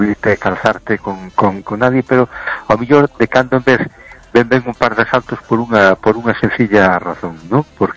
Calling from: Cologne, North Rhine-Westphalia, Germany; de Colonia. ¿Qué tal estamos?

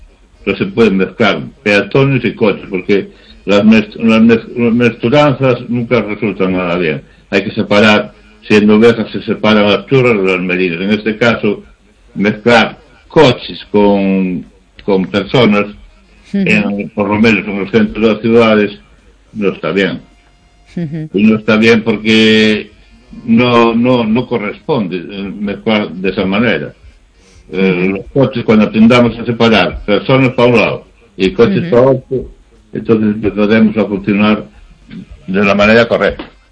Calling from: Narón, Galicia, Spain; de Narón.

